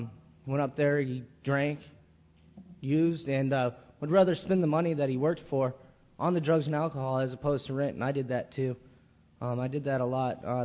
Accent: California, United States; also born or lived in Juneau, Alaska; I was raised in California. I was born in Alaska, Juneau, Alaska. And I was 2 years old when I moved here.

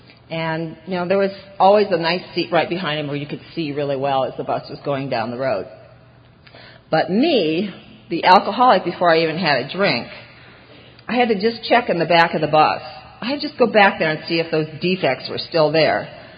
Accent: Iowa, United States; I grew up in Iowa, which was my first resentment, but we had a bus driver.

